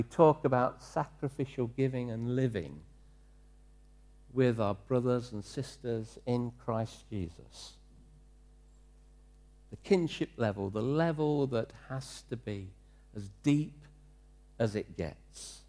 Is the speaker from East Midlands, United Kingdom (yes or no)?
yes; East Midlands, United Kingdom; I grew up in Leicestershire, praise the Lord